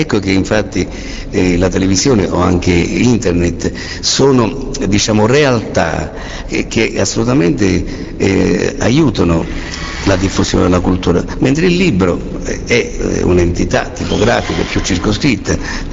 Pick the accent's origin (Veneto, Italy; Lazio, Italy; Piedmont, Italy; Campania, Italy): Campania, Italy; Naples; Io, che sono un incursore, sono napoletano